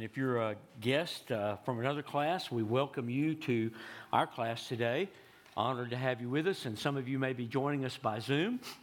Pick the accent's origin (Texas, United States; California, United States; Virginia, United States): Texas, United States; born there; I was doing some thinking of being an East Texas guy. I was born in Northeast Texas, and so I remember towns often have a reputation for something.